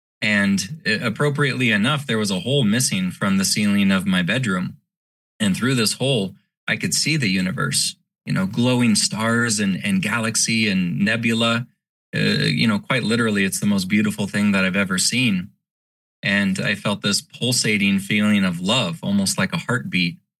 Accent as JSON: {"language": "English", "town": "Omaha", "region": "Nebraska", "country": "United States", "tie": "born or raised there", "said": "And I was invited onto a live radio show in my hometown of Omaha, Nebraska"}